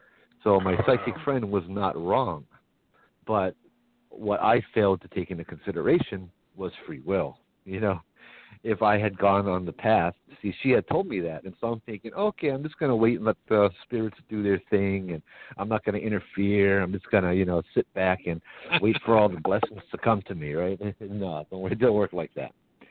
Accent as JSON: {"language": "English", "region": "Hawaii", "country": "United States", "said": "But because as a Hawaiian, there are scholarships for me."}